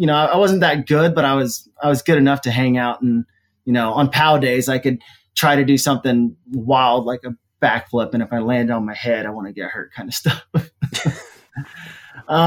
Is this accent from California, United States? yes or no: no; Oklahoma, United States; I grew up skateboarding in Oklahoma